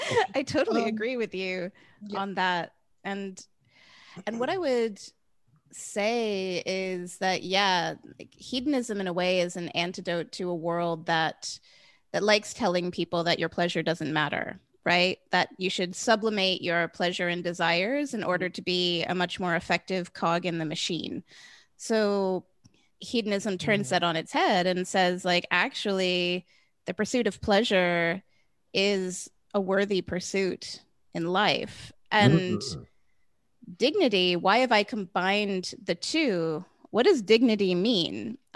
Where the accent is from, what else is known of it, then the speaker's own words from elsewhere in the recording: United States; I grew up in the United States.